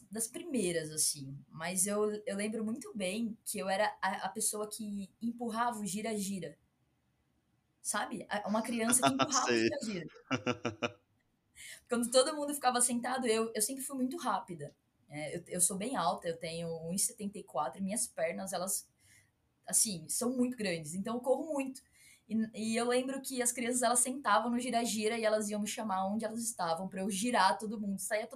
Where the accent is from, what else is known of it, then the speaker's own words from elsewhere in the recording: Campinas, São Paulo, Brazil; Ah, eu sou de Campinas, São Paulo. Eu nasci aqui, cresci aqui e desde sempre estudei sempre na região aqui de Campinas mesmo.